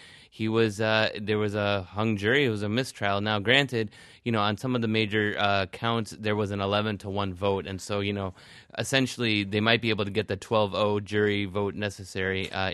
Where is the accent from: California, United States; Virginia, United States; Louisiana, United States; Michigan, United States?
Virginia, United States; Norfolk; born there; in Norfolk, Virginia, man.